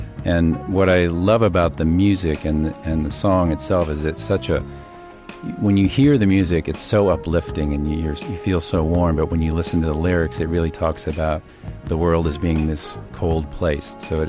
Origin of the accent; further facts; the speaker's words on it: Fremont, California, United States; I'm from San Francisco, and the song that I love is